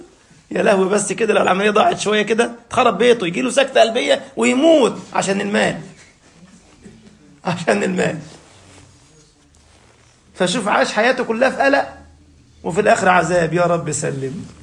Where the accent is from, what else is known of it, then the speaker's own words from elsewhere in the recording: Egypt; عندنا في مصر